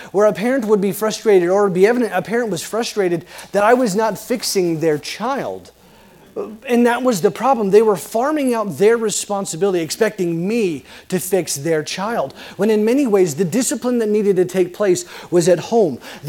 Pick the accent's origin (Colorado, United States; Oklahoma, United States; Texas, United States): Oklahoma, United States; Tulsa; Where I grew up in Tulsa, Oklahoma, we have the Tulsa Drillers.